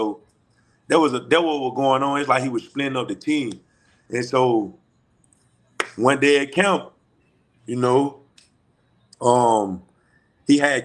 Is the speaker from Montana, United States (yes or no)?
no; Alabama, United States; when I came from Alabama, I was the only dude from Alabama